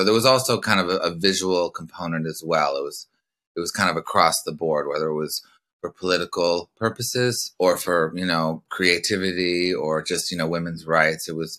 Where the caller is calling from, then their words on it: Los Angeles, California, United States; I'm calling from Laurel Canyon, Los Angeles.